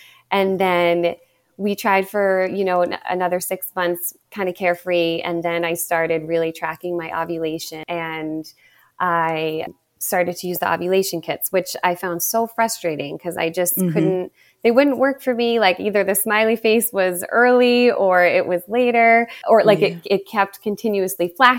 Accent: Ireland; And I mentioned earlier that I'm from Ireland, and I was raised Irish Catholic.

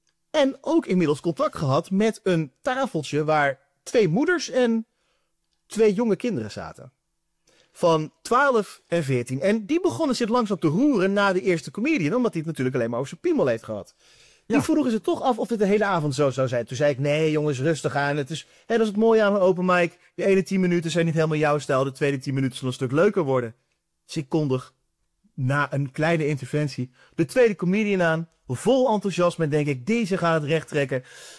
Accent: Houten, Utrecht, Netherlands; Ik kom uit Houten. Daar ben ik opgegroeid.

